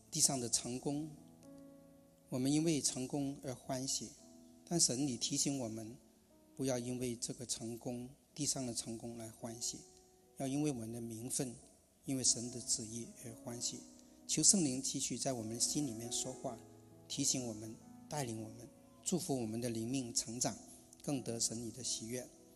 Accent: Hong Kong; 因为我是香港的背景，他是国内的背景

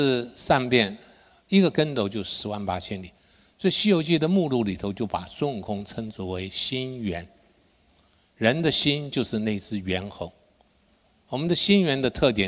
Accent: Taiwan; 我以前在台湾长大的过程当中，年纪小的时候，我到大学的时候

